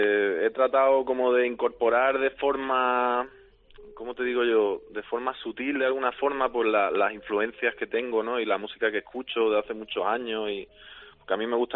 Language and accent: Spanish; Málaga, Andalusia, Spain; also born or lived in Barcelona; now in Basel, Switzerland; Bueno, estuve viviendo en Barcelona 6 años, me fui en 2015 de Málaga, y luego ahora llevo... Este es mi cuarto año en Basilea, en Suiza.